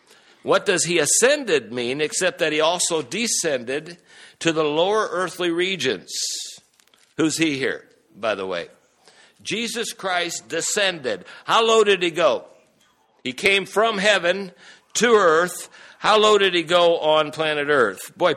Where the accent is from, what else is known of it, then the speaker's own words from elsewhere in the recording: United States; accent: American; They could kind of spot me as an American by my accent